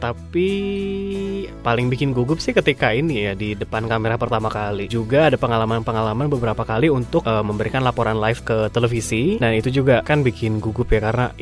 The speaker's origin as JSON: {"language": "Indonesian", "town": "Bandung", "region": "West Java", "country": "Indonesia", "tie": "born or raised there", "lives_now": "United States", "said": "kadang-kadang kangen Bandung, karena saya besar di Bandung gitu kan."}